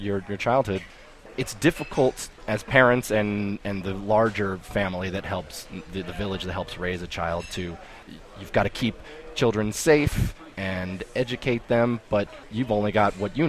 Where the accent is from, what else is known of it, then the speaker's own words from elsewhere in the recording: San Diego, California, United States; My family is all San Diego Chargers fans because we grew up in San Diego.